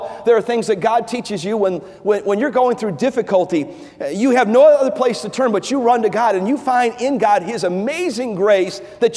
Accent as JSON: {"language": "English", "town": "Cleveland", "region": "Ohio", "country": "United States", "tie": "born or raised there", "said": "when I was a boy growing up in Cleveland, I was probably about maybe 10, maybe 11, maybe 12 years old."}